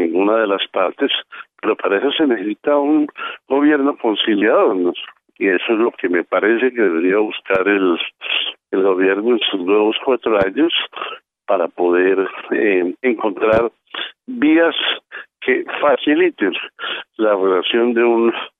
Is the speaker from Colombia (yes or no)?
yes; Colombia; Bueno, como colombiano que ama a su patria, pues yo espero lo mejor.